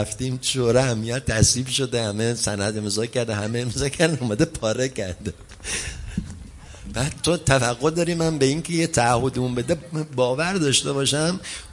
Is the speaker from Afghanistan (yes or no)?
no; Iran; ما مسلمون نیستیم، ما ایرانی هستیم.